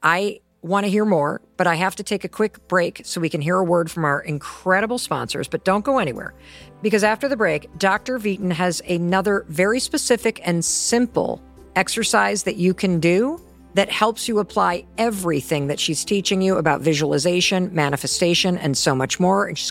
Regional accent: Soweto, Gauteng, South Africa; Growing up in Soweto, our dream was to put another room on our house, maybe have a driveway

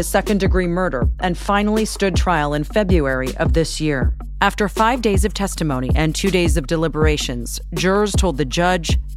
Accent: Canada; I'm Canadian

